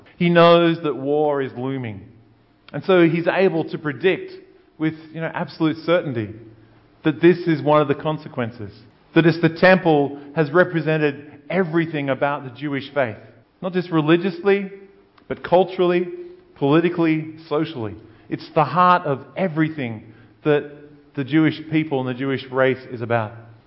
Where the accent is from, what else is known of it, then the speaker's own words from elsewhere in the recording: Brogo, New South Wales, Australia; Maybe it's, you know, place where I came from Brogo. That kind of territory. And so you know, like I know that as a country kid.